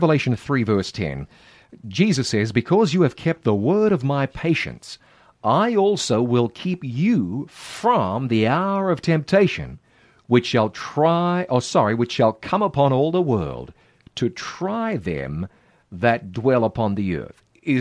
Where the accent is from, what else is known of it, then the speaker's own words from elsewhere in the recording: New Zealand; I grew up in New Zealand, and New Zealand is part of the British Commonwealth.